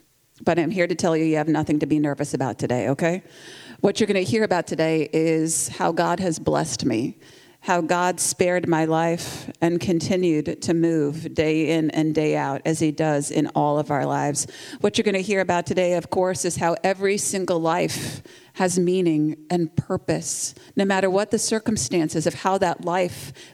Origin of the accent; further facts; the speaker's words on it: Kansas City, Missouri, United States; I'm from Kansas City, Missouri